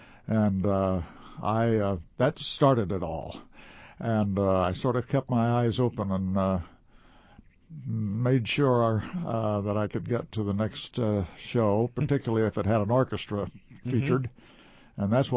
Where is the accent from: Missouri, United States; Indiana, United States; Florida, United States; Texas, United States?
Indiana, United States; Indianapolis; you see, I grew up in Indianapolis